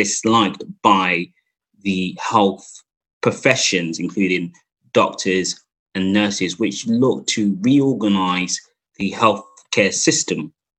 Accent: Stratford, London, United Kingdom; I grew up in Stratford, East London, the same location I work today.

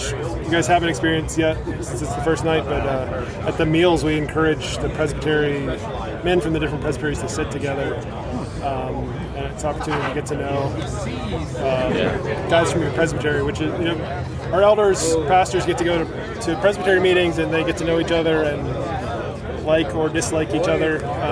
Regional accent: West Virginia, United States; I grew up in West Virginia, and I never heard of the OPC until I went to college in Pennsylvania.

